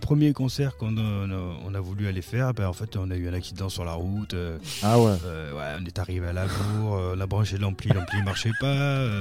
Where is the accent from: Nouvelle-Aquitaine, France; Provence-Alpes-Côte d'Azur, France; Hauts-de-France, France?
Provence-Alpes-Côte d'Azur, France; Toulon; les gars que je regardais en vidéo chez moi à Toulon